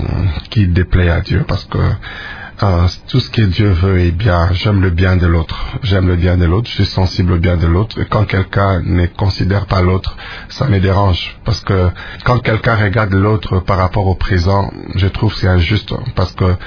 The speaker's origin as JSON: {"language": "French", "region": "Kinshasa", "country": "DR Congo", "tie": "born or raised there", "also_born_or_lived": "Kisangani", "said": "J'ai grandi beaucoup plus à Kinshasa. Mais la naissance, c'est à Kisangani, à l'hôpital de Kisangani, général de Kisangani, je crois ça."}